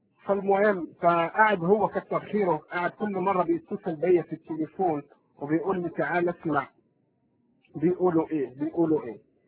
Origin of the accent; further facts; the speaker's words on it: Morocco; now in Montreal, Canada; المهم هاجرت من المغرب، جيت على كندا في مدينة مونتريال